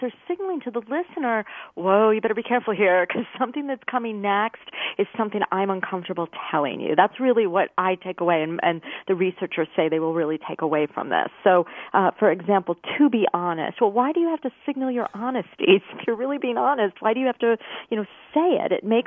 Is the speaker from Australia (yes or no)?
no; Midwest, United States